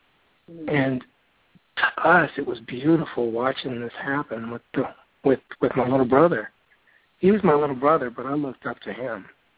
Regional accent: Pearland, Texas, United States; now in Friendswood, United States; I'm a family guy who lives here in Friendswood, and I'm originally from Pearland.

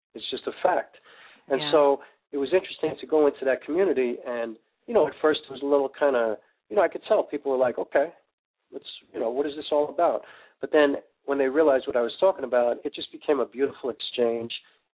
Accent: New York, United States; So, I mean, I've always grown up in a very diverse place. I mean, I'm from New York, so I'm lucky, you know, but most of the country is not like New York

